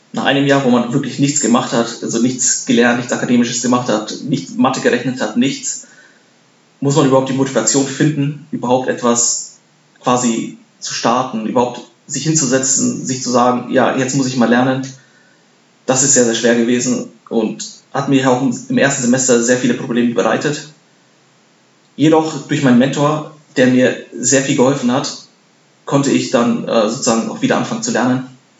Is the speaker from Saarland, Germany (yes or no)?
no; Bavaria, Germany; now in Darmstadt, Germany; Zum einen wollte ich in der Nähe studieren, wo ich aufgewachsen bin. Ich komme aus Bayern.